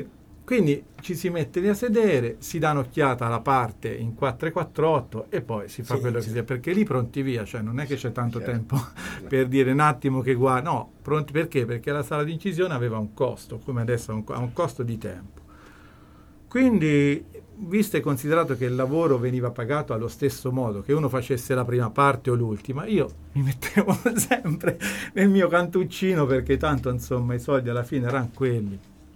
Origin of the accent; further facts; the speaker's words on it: Tuscany, Italy; mi sono diplomato qui a Perugia e non sono perugino, ma insomma, vabbè, non importa. E ecco, se la vogliamo dire tutta, sono di un paesino, provincia d'Arezzo